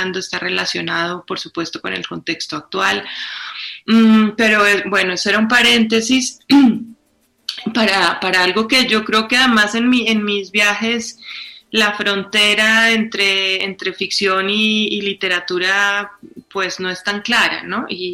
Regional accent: Colombia; Como los venezolanos y nosotros colombianos, y esa relación de ida y vuelta que hemos tenido los dos países.

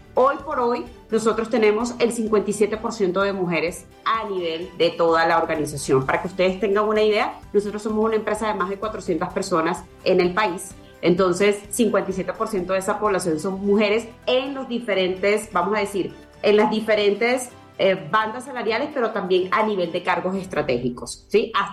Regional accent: Venezuela; yo soy colombiana por segunda nacionalidad, pero soy venezolana.

